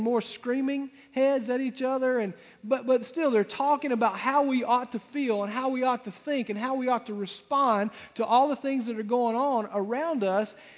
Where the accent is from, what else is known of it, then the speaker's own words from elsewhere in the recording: Lyman, United States; I'm from Lyman. And so violence and revenge, that's part of who I am. I mean, you mess with somebody from Lyman and we'll cut you.